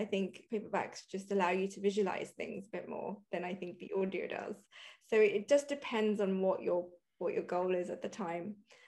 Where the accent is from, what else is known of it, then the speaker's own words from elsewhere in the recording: Kenya; growing up in Kenya